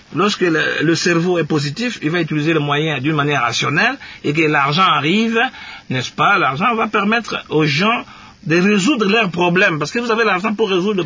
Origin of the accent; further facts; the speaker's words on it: Ngambi, DR Congo; born there; also born or lived in Kisangani / Kinshasa; Je suis né à Ngambi, il ne faut pas que je considère Kisangani comme Ngambi.